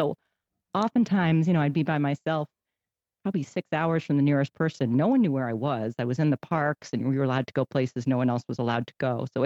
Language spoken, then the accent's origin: English; Massachusetts, United States; moved away as an adult; now in Oregon, United States; So I grew up pretty feral. I grew up in Massachusetts. I moved to Oregon for graduate school in 91. That's what got me out here.